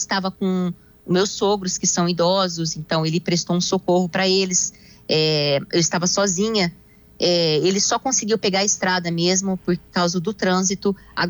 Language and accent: Portuguese; Cuiabá, Mato Grosso, Brazil; Eu sou de Cuiabá, Mato Grosso.